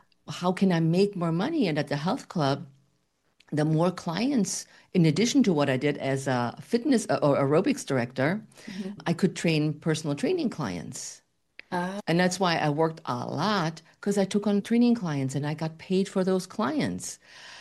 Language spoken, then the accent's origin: English; Munich, Bavaria, Germany; because I'm from the southern part of Germany, so I'm from the Munich area